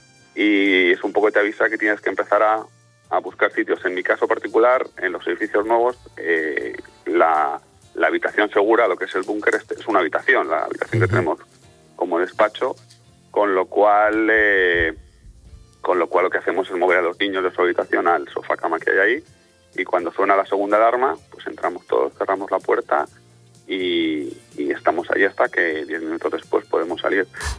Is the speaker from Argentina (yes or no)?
no; Madrid, Community of Madrid, Spain; Yo me nací, me crié toda la vida en el barrio de la Concepción, en Madrid, al lado de entre Arturo Soria y el tanatorio de la M30, los que soy de Madrid. Ahí me crecí, nací y he vivido allí 34 años viví ahí.